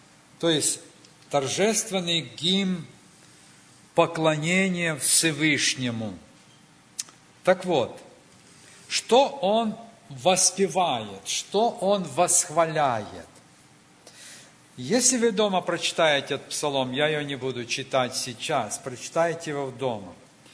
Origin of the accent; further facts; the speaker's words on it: Ukraine; это не потому, что я украинец, поэтому такой упертый